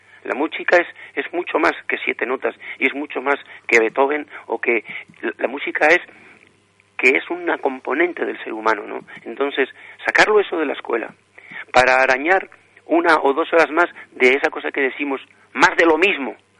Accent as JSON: {"language": "Spanish", "region": "Basque Country", "country": "Spain", "said": "como vasco he solido decir, que el pueblo vasco mantiene su lengua desde hace miles de años"}